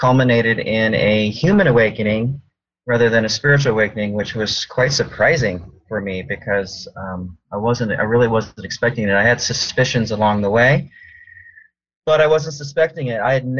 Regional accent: Glendale, California, United States; I was raised in Glendale, California, which is near, you know, of course, in L.A.

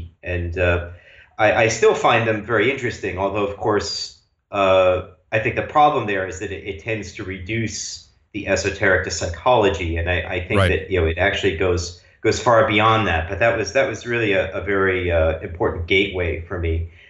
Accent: New York, United States; born or raised there; moved away as an adult; also born or lived in Ann Arbor, Michigan / India; now in Budapest, Hungary

